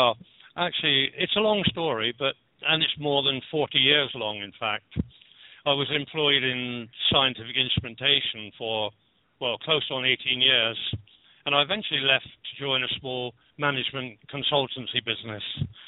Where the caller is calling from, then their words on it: Catalonia, Spain; I'm calling from Catalonia, which is to most people Spain, but we are in fact